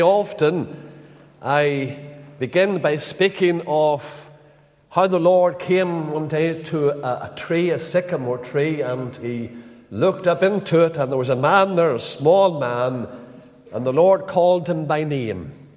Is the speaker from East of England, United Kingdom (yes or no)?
no; Lisburn, Northern Ireland, United Kingdom; Lisburn is my home town.